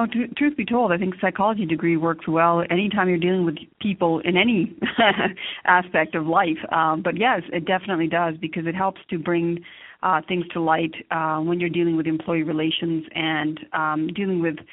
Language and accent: English; Canada; also born or lived in India; now in United States; I'm born in India, I was raised in Canada, I did a brief stint in Japan, and now I am a citizen of the United States as well.